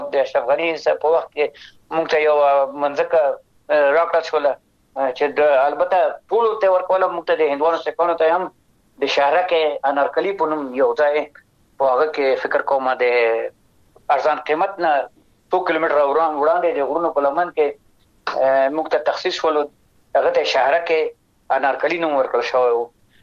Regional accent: Afghanistan; چې زه افغان یم د افغانستان یم

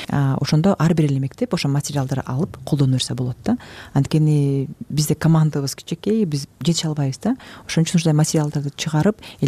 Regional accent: Talas, Talas Region, Kyrgyzstan; now in Zurich, Switzerland

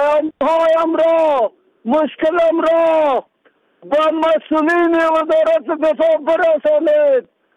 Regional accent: Afghanistan; من از افغانستان هستم.

